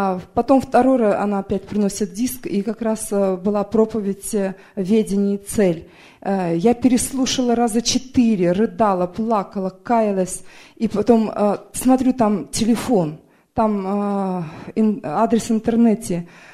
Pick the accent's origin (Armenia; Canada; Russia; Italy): Canada; Vancouver, British Columbia; я из Ванкувера.